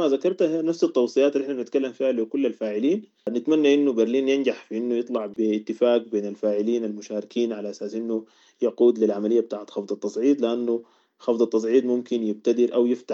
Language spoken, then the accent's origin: Arabic; Sudan; الأزمة دي بتخصنا كسودانيين وبتتطلب معالجة مننا كسودانيين